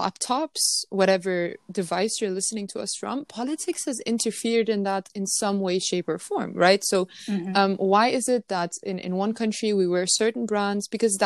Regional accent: Denmark; also born or lived in Lebanon; from a very young age, I grew up multicultural. So I grew up with having family and growing up in Europe, particularly in Denmark, in the Western world, if you will.

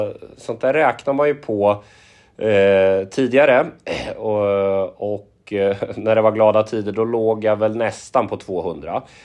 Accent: Kumla, Örebro County, Sweden; Ja, jag är uppväxt i Kumla faktiskt. Så att jag gick mäklarutbildningen ner i Malmö 2009-2011. Sen flyttade jag tillbaka

